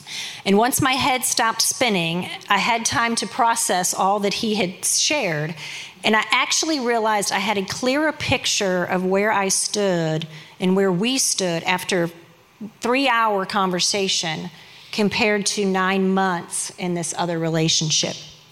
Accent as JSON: {"language": "English", "town": "St. Louis", "region": "Missouri", "country": "United States", "tie": "born or raised there", "said": "I was born and raised in St. Louis, going to church every weekend and holiday because that was what it was expected."}